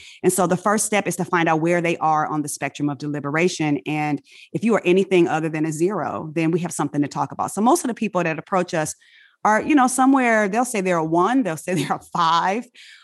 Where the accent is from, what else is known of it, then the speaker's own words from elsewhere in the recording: Inglewood, California, United States; I'm a Black American and I grew up in Inglewood, California.